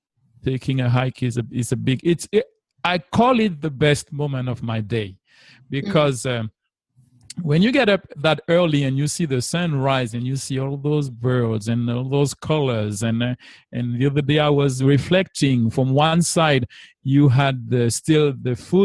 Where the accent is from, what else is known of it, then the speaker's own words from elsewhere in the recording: Martinique; When I was growing up in Martinique